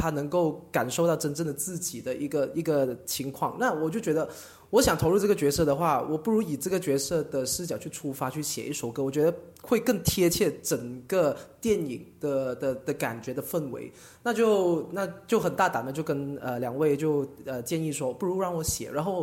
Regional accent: Ipoh, Perak, Malaysia; first language Cantonese; Chinese is a second language; 我是怡保人啊，就是从小我第一个学的语言就是广东话。

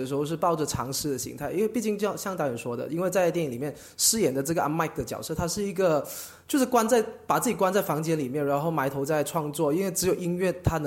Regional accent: Ipoh, Perak, Malaysia; first language Cantonese; Chinese is a second language; 我是怡保人啊，就是从小我第一个学的语言就是广东话。

